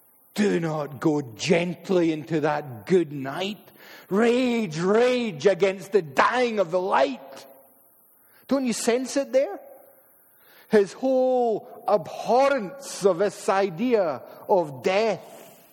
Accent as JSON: {"language": "English", "town": "Paisley", "region": "Scotland", "country": "United Kingdom", "tie": "born or raised there", "said": "when we were growing up in Paisley, my mother was from Skye."}